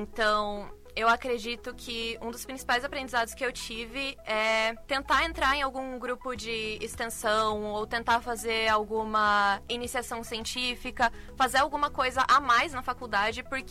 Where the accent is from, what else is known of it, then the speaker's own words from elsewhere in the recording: Joinville, Santa Catarina, Brazil; Sim, eu sou de Joinville, então sempre morei em, entre aspas, cidade pequena e São Paulo é completamente diferente.